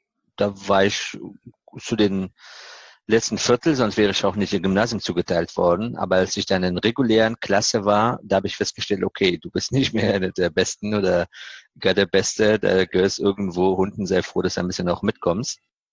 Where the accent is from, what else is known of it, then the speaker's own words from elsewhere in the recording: Afghanistan; Und dann auch noch auf die Frage, wo kommst du her aus Afghanistan und damals war